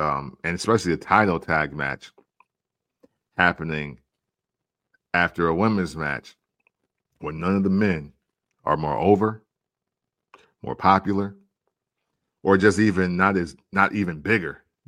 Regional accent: United States; So, I'm American, bro.

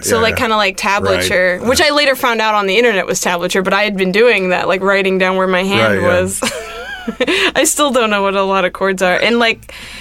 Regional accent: El Segundo, California, United States; also born or lived in Inglewood; Yeah. I'm from El Segundo area.

